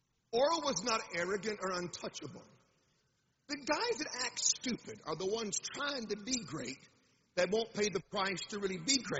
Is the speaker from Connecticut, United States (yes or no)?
no; Tulsa, Oklahoma, United States; I grew up in Tulsa, as I was telling Pastor before service, in an open heaven of Tulsa.